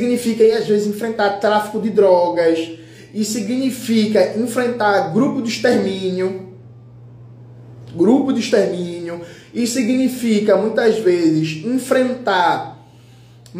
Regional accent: Borborema, Brazil; Eu nasci e criado na Borborema, na minha favela

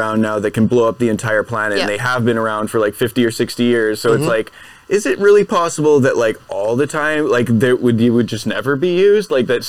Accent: British Columbia, Canada; Yeah, hey, like, we're from Canada.

